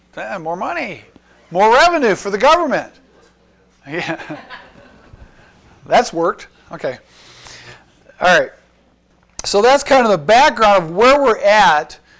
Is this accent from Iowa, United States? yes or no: yes; Cedar Rapids, Iowa, United States; now in Minden, United States; So, since I'm from Cedar Rapids, and let's say Iowa would do a census, that I would have to actually leave Minden, go back to Cedar Rapids and be counted.